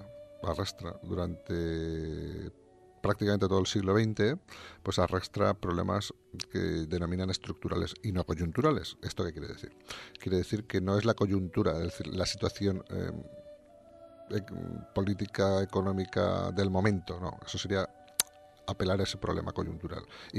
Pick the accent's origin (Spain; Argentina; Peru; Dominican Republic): Spain; los españoles somos europeos